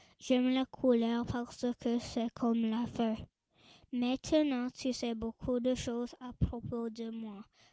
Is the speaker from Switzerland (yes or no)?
no; Miramichi, New Brunswick, Canada; born there; J'ai été née à Miramichi Regional Hospital. Ma date de naissance, c'est le 17 janvier 2002.